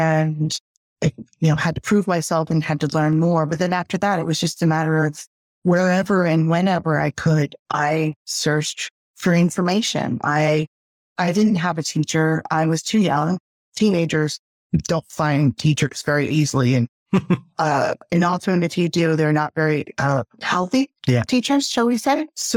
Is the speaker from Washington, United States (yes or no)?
no; San Francisco, California, United States; And I was very lucky because I was growing up in San Francisco, California. So I had a lot of cultures around me